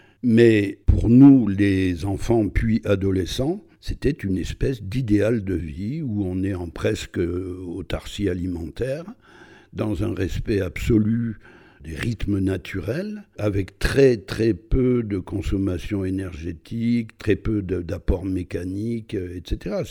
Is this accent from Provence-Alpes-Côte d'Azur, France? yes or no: no; Luceau, Pays de la Loire, France; Probablement mon enfance à Luce-Saint-Sauveur et le fait d'avoir pour voisin une famille de tout petits paysans